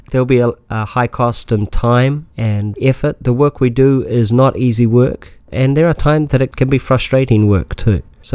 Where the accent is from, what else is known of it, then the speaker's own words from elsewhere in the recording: New Zealand; now in United States; I grew up in New Zealand.